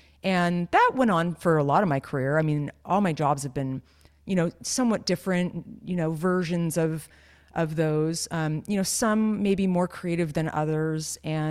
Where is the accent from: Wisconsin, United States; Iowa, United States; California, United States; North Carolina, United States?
California, United States; I grew up near Santa Cruz. I was very exposed to surfing.